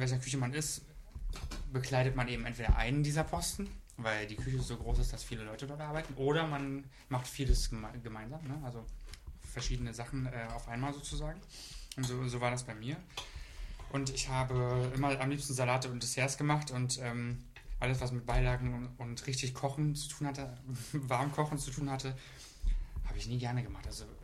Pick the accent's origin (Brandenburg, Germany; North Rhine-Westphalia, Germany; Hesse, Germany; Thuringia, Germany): Brandenburg, Germany; Ich komme aus dem tiefsten Brandenburg. Und Frankfurt-Oder ist ja noch näher an der polnischen Grenze als mein Heimatort.